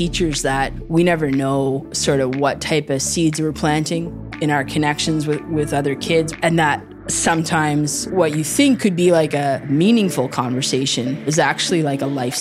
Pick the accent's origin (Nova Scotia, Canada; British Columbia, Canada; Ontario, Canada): Nova Scotia, Canada; I grew up in Nova Scotia. It's like a province along the Atlantic coast of Canada